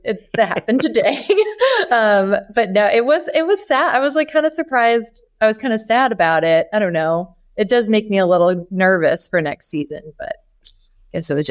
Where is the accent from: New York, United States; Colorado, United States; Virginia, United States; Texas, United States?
New York, United States; So I grew up in New York's 26th congressional district. This includes Buffalo and the surrounding suburbs.